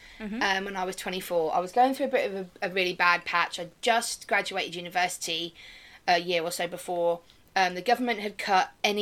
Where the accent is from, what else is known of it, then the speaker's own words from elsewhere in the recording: King's Lynn, East of England, United Kingdom; And I grew up and was born in King's Lynn in Norfolk, which is where we are currently residing.